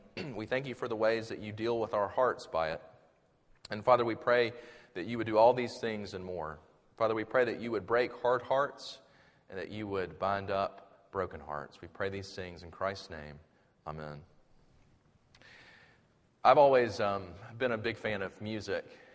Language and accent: English; Sumter, South Carolina, United States; I grew up in Sumter, South Carolina, and then my family and I just moved back to Columbia in July to do RUF